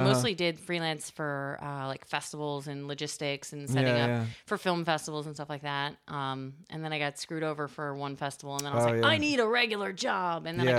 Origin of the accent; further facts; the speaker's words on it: Boynton Beach, Florida, United States; I'm only from Boynton Beach.